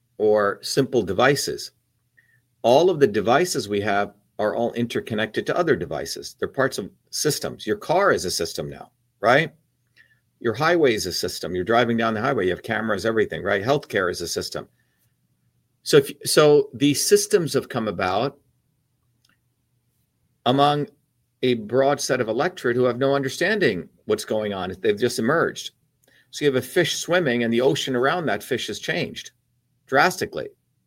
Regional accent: India; also born or lived in United States; growing up in India

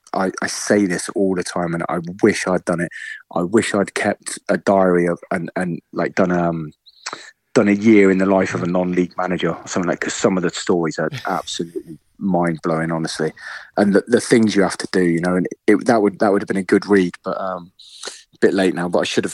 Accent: Plymouth, South West England, United Kingdom; I'm from Plymouth, born and bred.

